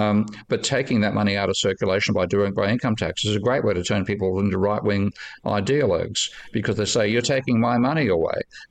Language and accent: English; Australia; now in United Kingdom; that's one thing I experienced when I moved to the UK from Australia, because in Australia, if you're renting a place, the landlord pays the council tax.